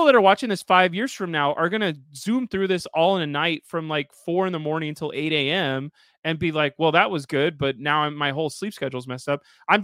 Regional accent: Texas, United States; I'm from Texas. That's not exactly the same South

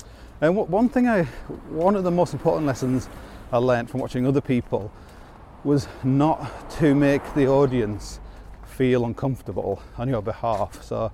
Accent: Hull, Yorkshire and the Humber, United Kingdom; moved away; I grew up in Hull

